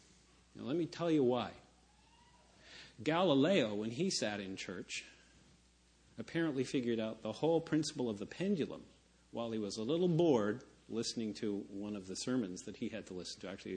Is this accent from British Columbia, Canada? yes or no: yes; Mission, British Columbia, Canada; now in Victoria, Canada; from Victoria, but that's not really exactly true, because I am originally from Mission, then I came to Victoria, then I went to Ashcroft, and then I came back to Mission, and now I'm in Victoria.